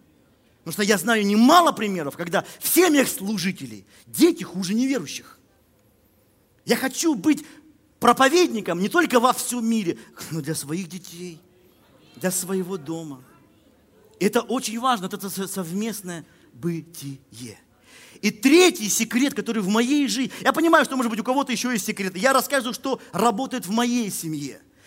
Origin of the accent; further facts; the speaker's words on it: Russia; у нас в детстве в России был всего, я помню, он был маленький, был один телевизионный канал.